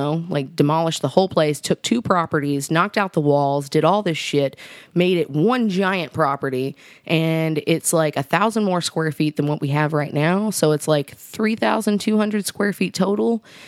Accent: New Albany, Indiana, United States; shout outs to everybody in New Albany, though. Like, I'm so proud of my hometown.

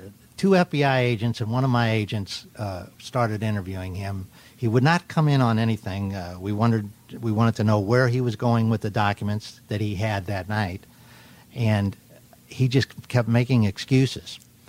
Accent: Arizona, United States; I'm from Arizona.

